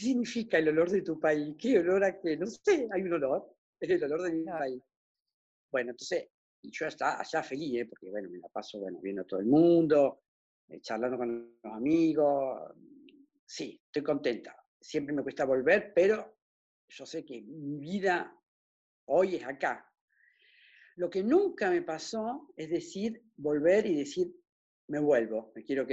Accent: Argentina; moved away; como me vine a los 24, yo llevo más vivido acá que en Argentina, en realidad. Pero nunca voy a renegar mi origen, ¿eh? Yo soy argentina hasta la muerte.

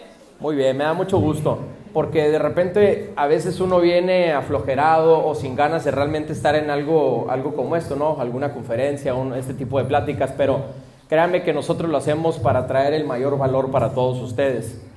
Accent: United States; now in Culiacán, Mexico; soy de Estados Unidos, tengo aproximadamente 4 años viviendo aquí en Culiacán.

